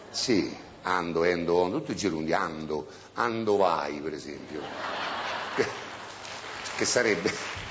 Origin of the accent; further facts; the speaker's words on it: Lazio, Italy; accent: Roman; Fortunatamente il nostro non è più un dialetto, il nostro romano è un accento, diciamo, a me piace, insomma, parlarlo un po' così.